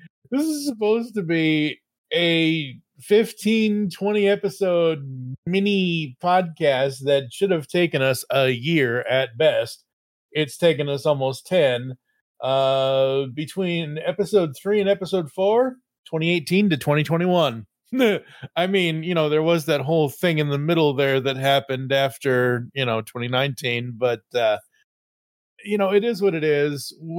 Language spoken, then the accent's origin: English; Boston, Massachusetts, United States; I was born and bred in Boston, Massachusetts. Boston sports is in my blood.